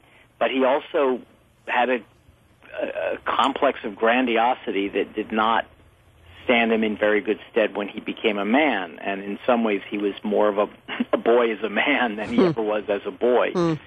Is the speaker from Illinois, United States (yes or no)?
no; California, United States; the year I graduated from high school in California, began the defunding of public education in my home state